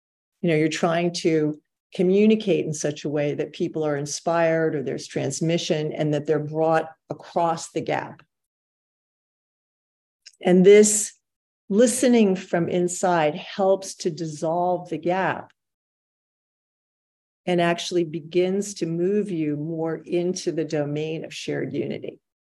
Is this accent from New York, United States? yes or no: yes; New York, United States; I'm from New York, so I'm fairly familiar with that, that way of listening.